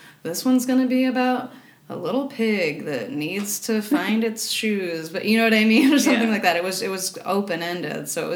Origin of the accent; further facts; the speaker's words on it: Greenville, South Carolina, United States; I'm from Greenville, South Carolina, initially